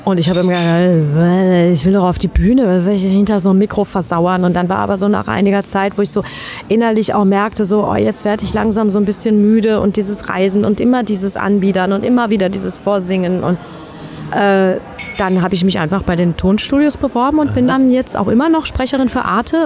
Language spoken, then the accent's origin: German; Gelsenkirchen, North Rhine-Westphalia, Germany; born there; Ich bin da wirklich gebürtiges Schalker Mädchen.